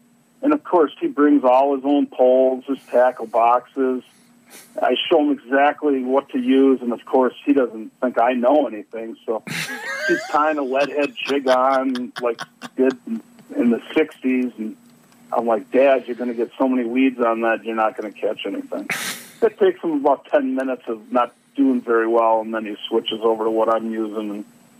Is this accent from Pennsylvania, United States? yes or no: no; Grafton, Wisconsin, United States; I lived in Grafton, which is north of Milwaukee.